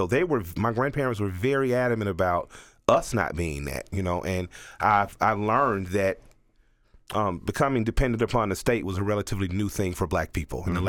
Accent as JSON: {"language": "English", "region": "the South", "country": "United States", "said": "I'm from the South, so there's a fierce history here of hunting and fishing and of conservatism."}